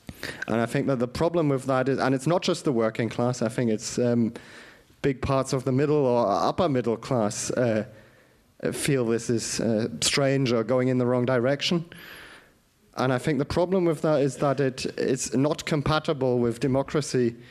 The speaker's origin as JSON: {"language": "English", "country": "Germany", "said": "So I'm from Germany"}